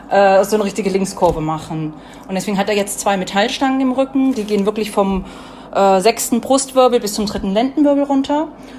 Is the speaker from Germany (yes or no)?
yes; Wedemark, Lower Saxony, Germany; ich komme aus der Wedemark. Das ist eine Region nördlich von Hannover.